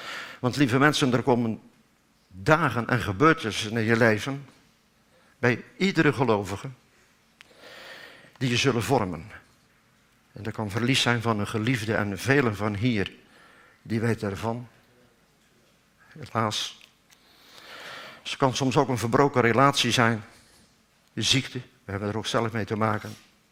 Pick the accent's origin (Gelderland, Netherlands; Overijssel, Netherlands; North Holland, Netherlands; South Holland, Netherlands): Gelderland, Netherlands; Nijmegen; Ik ben alleen van Nijmegen.